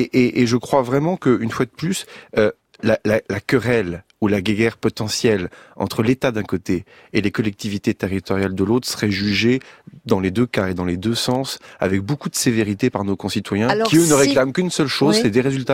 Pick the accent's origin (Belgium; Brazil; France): France; Normandy; je viens de Normandie